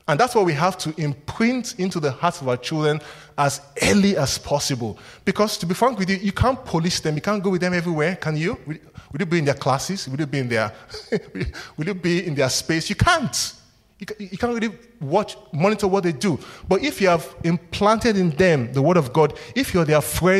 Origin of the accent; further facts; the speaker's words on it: Nigeria; I come from Nigeria, so we have a different culture